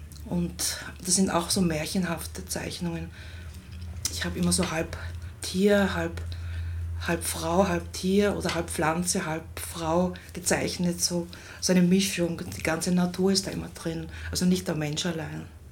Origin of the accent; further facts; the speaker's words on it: Vienna, Austria; also born or lived in England / Germany; geboren bin ich in Wien und in Österreich aufgewachsen auch.